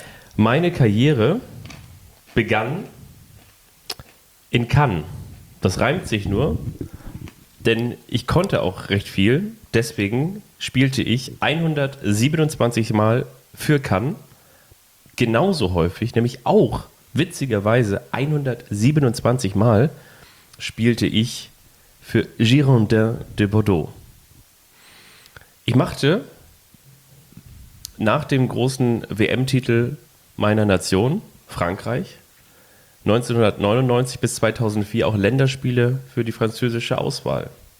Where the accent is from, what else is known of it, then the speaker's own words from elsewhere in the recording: Lagos, Nigeria; Ich komme aus Nigeria. Ganz genau wurde ich 1974 in Lagos geboren.